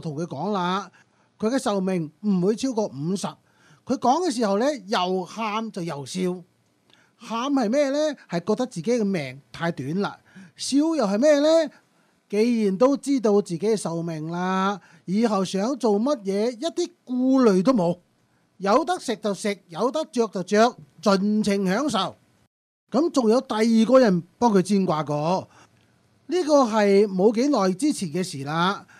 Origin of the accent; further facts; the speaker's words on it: Guangdong, China; 我哋广东人咧就有句说话叫做唔怕生坏命，最怕就改坏名。